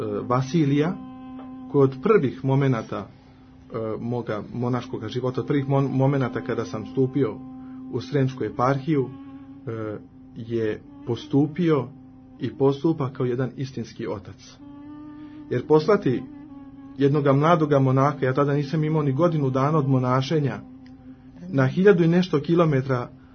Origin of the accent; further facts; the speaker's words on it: Belgrade, Serbia; budući da sam odrastao ovdje u Beogradu